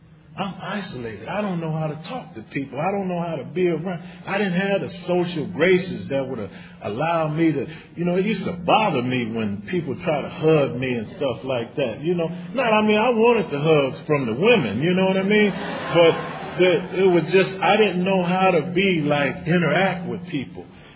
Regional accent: San Diego, California, United States; I'm from San Diego.

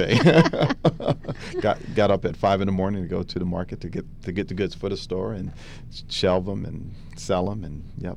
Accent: Atlantic City, New Jersey, United States; I'm from Atlantic City, New Jersey.

